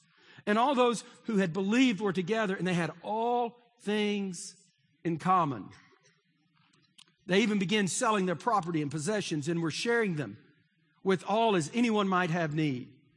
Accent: Texas, United States; I grew up in East Texas, and I remember going to seminary when they talked about women.

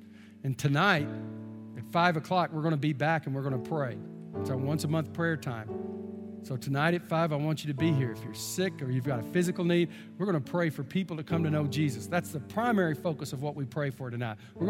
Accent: United States; As an American, I do support religious freedom.

